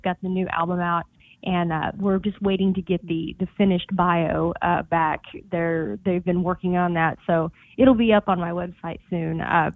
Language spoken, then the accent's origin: English; Missouri, United States; I grew up in Missouri, that's where I'm from, and originally grew up singing in church very young